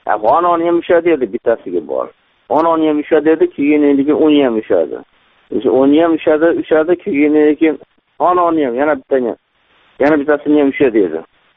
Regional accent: Russia; aka deydi, siz qayerdan kelgansiz, men Rossiyadanman.

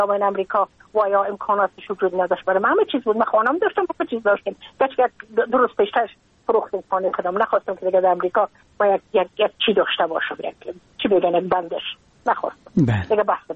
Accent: Afghanistan; moved away as an adult; now in United States

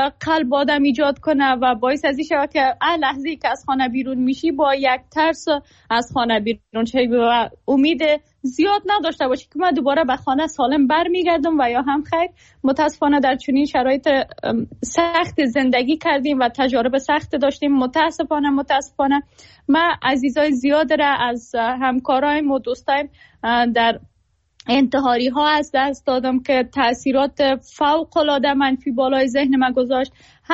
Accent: Afghanistan; ما هم زاده جنگ و بزرگ شده جنگ. زمانی که خب متولد شدیم نسبتاً امنیت در افغانستان بود،

